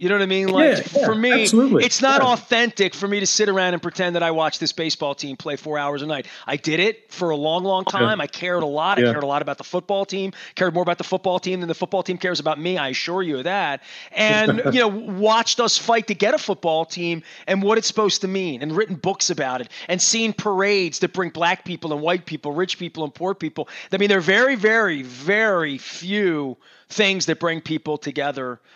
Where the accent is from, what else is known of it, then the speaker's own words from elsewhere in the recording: Dundalk, Maryland, United States; whatever we were taught and growing up in Dundalk and segregation that existed